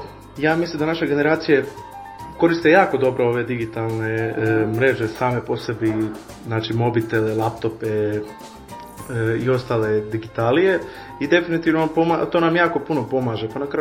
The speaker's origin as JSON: {"language": "Croatian", "country": "Croatia", "said": "normalno mi smo Hrvati, mi ljudi živimo i o tom razmišljamo kako je u Hrvatskoj."}